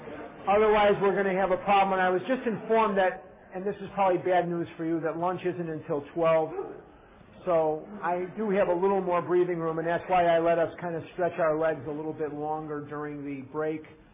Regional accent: Chicago, Illinois, United States; I'm born and raised in Chicago.

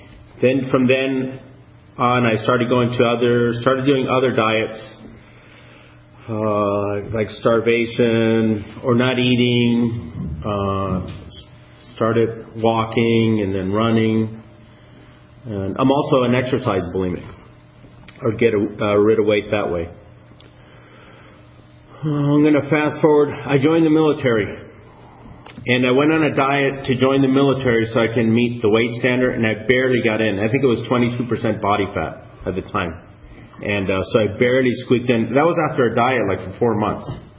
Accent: New York City, New York, United States; born there; I was born in New York City. I have two older brothers and a younger sister.

